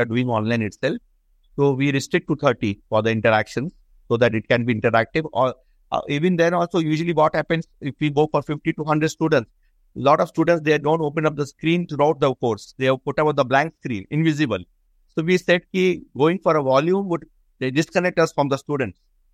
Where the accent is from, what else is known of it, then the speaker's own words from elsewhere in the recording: Nagpur, Maharashtra, India; because I am from Central India, the mid of the India, basically, Nagpur.